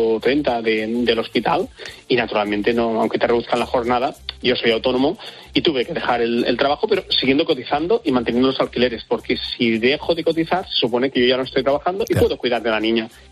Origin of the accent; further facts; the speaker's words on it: Canet de Mar, Catalonia, Spain; also born or lived in Besalú; tanto de Besalú como de mi pueblo natal, de Canet de Mar